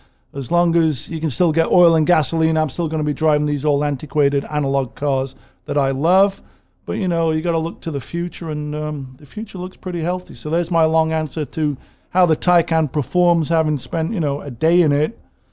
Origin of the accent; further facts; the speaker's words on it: England, United Kingdom; Well, I'm English, English rose